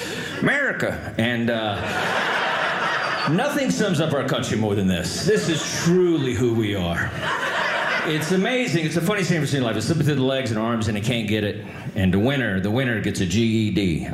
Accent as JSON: {"language": "English", "region": "Texas", "country": "United States", "said": "I like Utah. This is fun. I'm actually from Texas."}